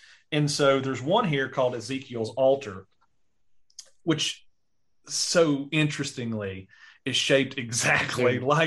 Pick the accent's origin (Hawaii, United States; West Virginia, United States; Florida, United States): West Virginia, United States; Logan; they were also in kind of my hometown, just down the road here in Logan, West Virginia.